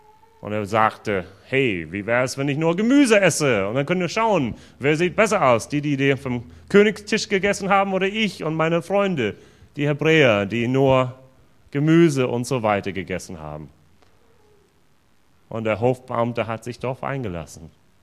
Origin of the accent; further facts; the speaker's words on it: Pennsylvania, United States; German is a second language; now in Germany; Ich komme aus den Vereinigten Staaten und ich bin durch ein Austauschprogramm nach Deutschland gekommen. Und das Interessante für mich war es, dass dieses Austauschprogramm, wo ich war, war nur in wenige Bundesländer und eins davon war Virginia. Allerdings, ich bin geboren in Pennsylvania.